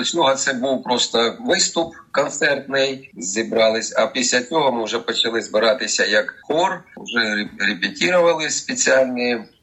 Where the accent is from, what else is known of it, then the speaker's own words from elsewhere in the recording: Kharkiv, Kharkiv Oblast, Ukraine; now in Australia; сам я із Харкова. Навчався, закінчив Харківську консерваторію.